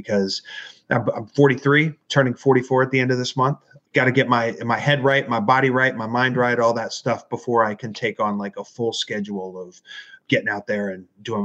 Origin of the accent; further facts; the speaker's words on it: Dayton, Ohio, United States; I'm from Dayton, Ohio, found some local places to train, kind of worked my way through.